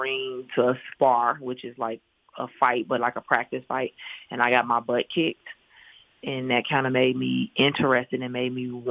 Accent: Gary, Indiana, United States; Well, I grew up in Gary, Indiana. I used to be a cheerleader at Roosevelt High School when I was like 13, 14 years old.

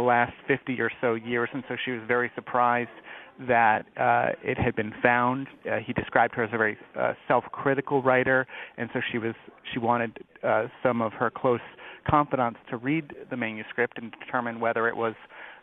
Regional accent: West Hartford, Connecticut, United States; Yes, I'm actually, I grew up in West Hartford, went to Hall High School, so... It's good to be on in Connecticut.

